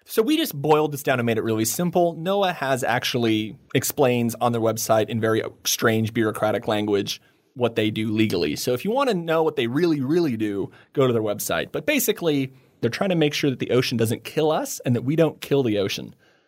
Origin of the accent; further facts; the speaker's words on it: United States; And I'm not saying this just because I'm an American and everything America does is important.